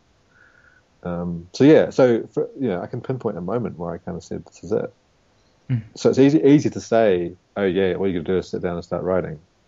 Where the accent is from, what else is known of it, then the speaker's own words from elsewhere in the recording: New Zealand; now in England, United Kingdom; I don't really feel like I'm a New Zealander living in England writing. I'm just kind of writing.